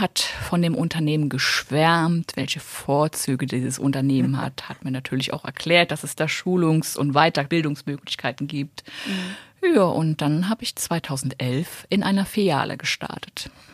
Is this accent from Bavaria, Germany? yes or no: no; Senftenberg, Brandenburg, Germany; Und in Senftenberg, meiner Heimatstadt